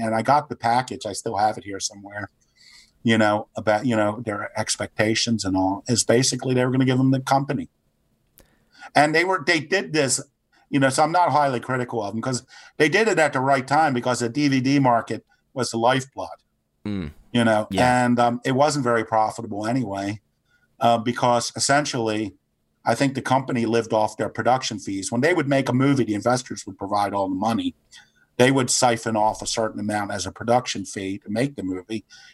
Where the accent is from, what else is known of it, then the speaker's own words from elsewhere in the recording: Baltimore, Maryland, United States; hey, I'm from Baltimore, man.